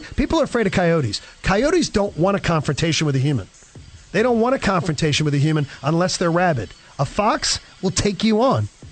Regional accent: Philadelphia, Pennsylvania, United States; I'm from Philly. If you go to Fairmount Park in Philly

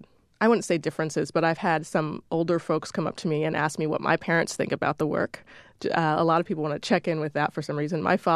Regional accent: Washington, District of Columbia, United States; born or raised there

